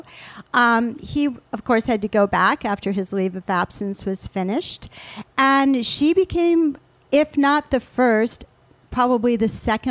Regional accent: Toledo, Ohio, United States; also born or lived in Geneva, Switzerland; So even though I grew up in Toledo, Ohio, and Geneva, Switzerland, that's probably a whole nother podcast.

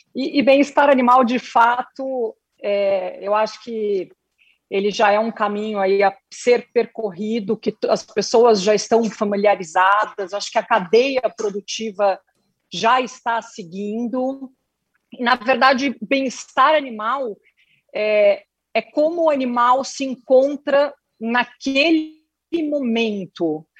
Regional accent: São Paulo, Brazil; moved away as an adult; now in Mato Grosso, Brazil; Desde quando eu saí de São Paulo, eu sou de São Paulo, minha família está ligada aí no agronegócio, mas eu assumi essa fazenda que eu estou agora, no Mato Grosso

